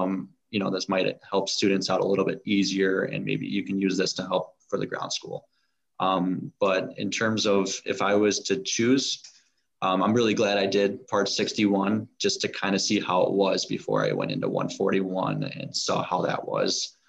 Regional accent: Chicago, Illinois, United States; I got it at a part 61 near an airport from my hometown in Chicago.

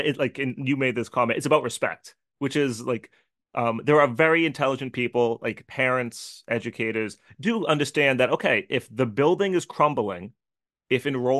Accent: Haverhill, Massachusetts, United States; And I grew up in Haverhill, Massachusetts, had multiple different middle schools and things like

